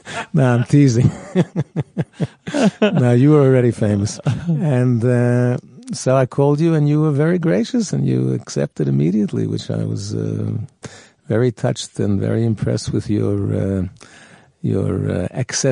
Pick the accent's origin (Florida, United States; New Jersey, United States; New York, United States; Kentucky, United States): New York, United States; moved away as an adult; including where I was brought up in New York